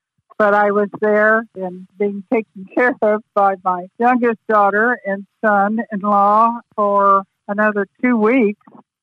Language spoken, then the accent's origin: English; Tulsa, Oklahoma, United States; born there; I was born in Tulsa, Oklahoma.